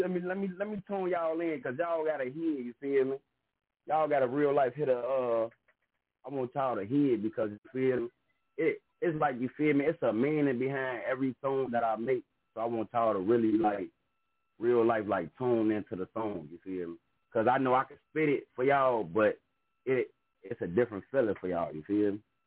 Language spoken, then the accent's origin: English; Chicago, Illinois, United States; I'm from the Rack, from Chicago.